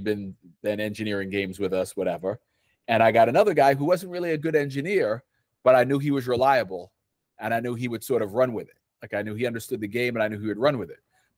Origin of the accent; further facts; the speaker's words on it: New York, United States; Well, I mean, we dealt with that to some extent, but we grew up in the New York area. And New York was sort of aspirational.